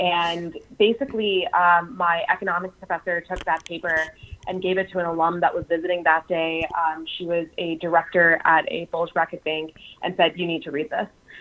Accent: Midwest, United States; I'm originally from the Midwest, the Rust Belt

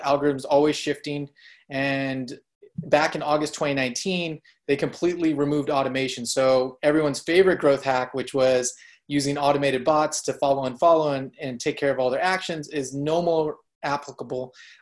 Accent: San Francisco, California, United States; So I grew up in San Francisco for 17 years of my life.

